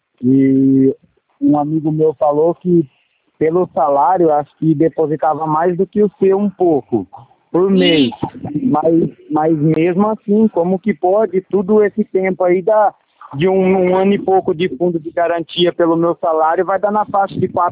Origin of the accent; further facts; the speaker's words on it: Limeira, São Paulo, Brazil; aqui em Limeira, que eu sou de Limeira.